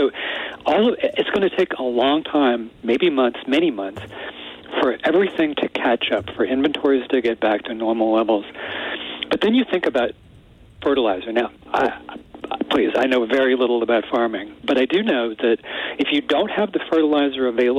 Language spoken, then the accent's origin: English; California, United States; I grew up in California. I consider myself sort of a California exile or California emigrant, if you will.